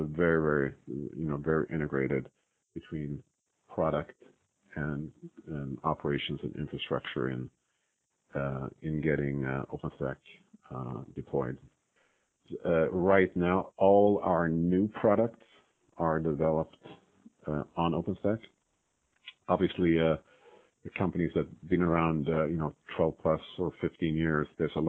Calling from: Kirkland, Washington, United States; I'm calling from Kirkland, Washington right now. We're just outside Seattle.

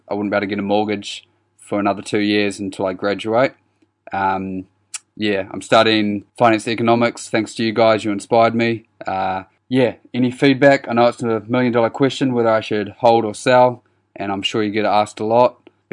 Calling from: New Zealand; I'm recording from New Zealand.

